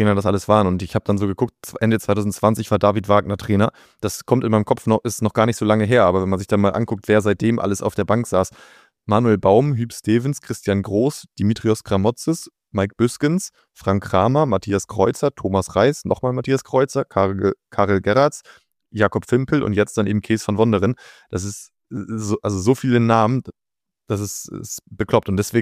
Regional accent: Bremen, Germany; Ich kann als Bremer sagen

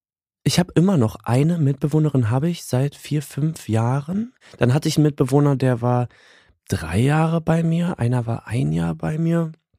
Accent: Berlin, Germany; Also ich bin geboren in Berlin und habe die ersten 8 Monate wohl in einer kleineren Wohnung verbracht.

